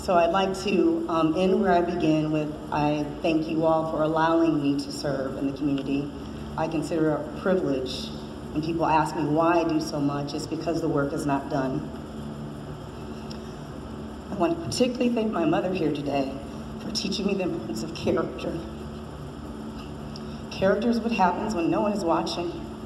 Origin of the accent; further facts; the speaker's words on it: Midwest, United States; When I came to this community, it was very strange for me. I came from the Midwest.